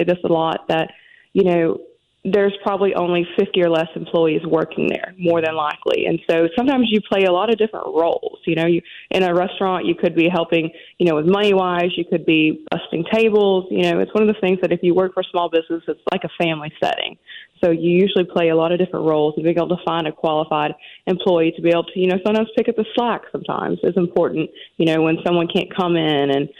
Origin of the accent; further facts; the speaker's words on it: Arkansas, United States; I'm originally from Arkansas, but sometimes people say you can hear it, you can't, it just depends.